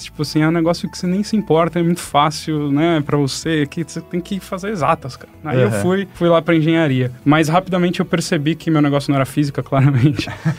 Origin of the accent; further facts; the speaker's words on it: Santos, São Paulo, Brazil; Eu sou santista, né?